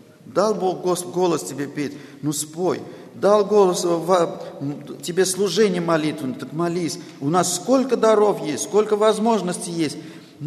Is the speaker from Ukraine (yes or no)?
no; Armenia; но я армянин, я язычник по происхождению, да, христианин, но я не израильтянин